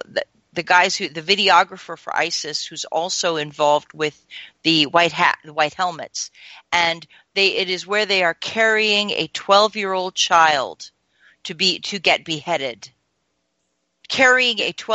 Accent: Washington, District of Columbia, United States; But even though it's my hometown newspaper

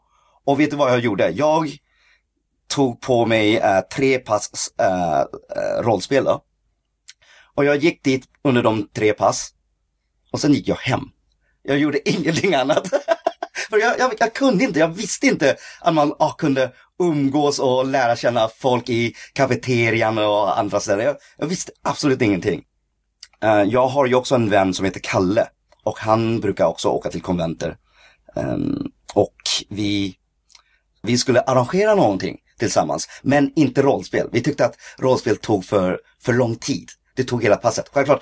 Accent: Sweden; also born or lived in China; familj flyttade till Sverige när jag var väldigt liten, väldigt ung, precis. Så man kan väl säga att jag är uppvuxen här i Sverige då. Jag kom hit för när jag var 3 månader gammal. Och det är väldigt speciellt att vara en kines i Sverige.

